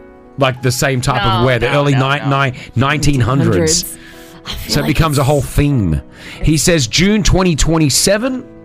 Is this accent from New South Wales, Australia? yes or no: yes; Sydney, New South Wales, Australia; He has held a press conference in my hometown of Sydney.